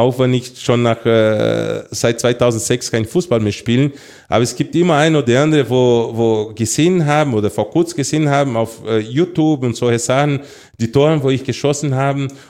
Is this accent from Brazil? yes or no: yes; Brazil; also born or lived in Munich, Germany; Brasilien, ich bin aufgewachsen in Brasilien geboren, aber die Zeit, dass ich hier in Deutschland gelebt habe und sogar in München, das 6 Jahren war